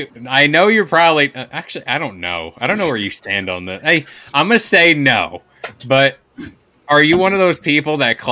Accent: United States; I'm American, but I can't bring myself to do that.

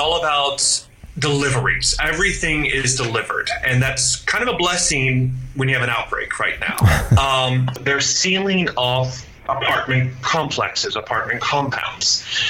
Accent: United States; now in China; Yeah, I'm an American. I'm used to my freedom.

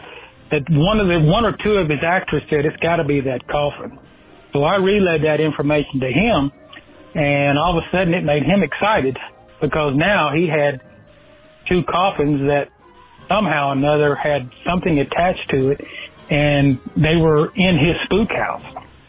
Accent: Chattanooga, Tennessee, United States; I'm from Chattanooga, Tennessee.

